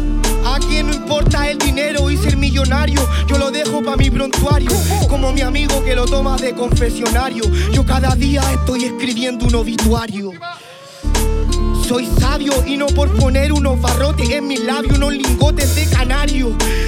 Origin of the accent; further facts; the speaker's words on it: Puente Alto, Santiago Metropolitan, Chile; Yo soy de Puente Alto